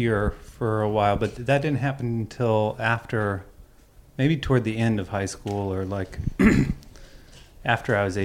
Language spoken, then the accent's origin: English; Santa Monica, California, United States; I grew up in Santa Monica.